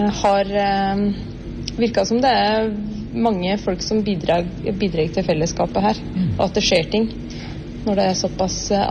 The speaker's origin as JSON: {"language": "Norwegian", "town": "Østre Slidre", "region": "Innlandet", "country": "Norway", "lives_now": "Jostedalen, Norway", "said": "Jeg kommer fra Valdres, fra Østre Slidre. Og flytte hit nå i høst til delvis til Jostedalen og delvis til Ornes. Jeg er 32 år"}